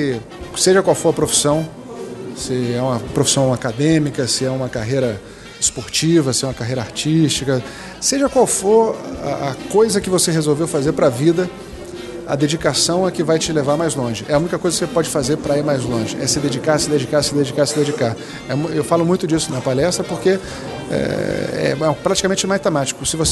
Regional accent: Natal, Rio Grande do Norte, Brazil; Eu adoro o Nordeste, eu sou nordestino, sou de Natal, família da minha mãe é toda do sertão do Rio Grande do Norte.

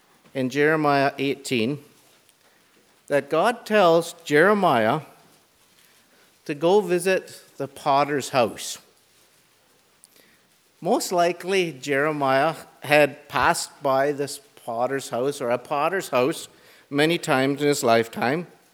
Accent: India; when I was growing up in India, it was very common in the villages.

